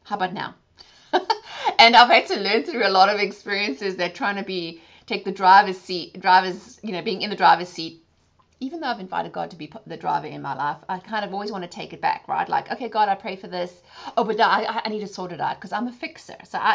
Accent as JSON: {"language": "English", "country": "South Africa", "tie": "born or raised there", "said": "during growing up in South Africa, with it being so volatile"}